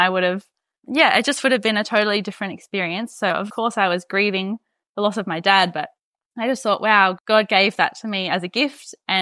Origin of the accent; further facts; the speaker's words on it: Moree, New South Wales, Australia; So I grew up in Moree and I went to school in Armidale, and then I went to uni in Sydney.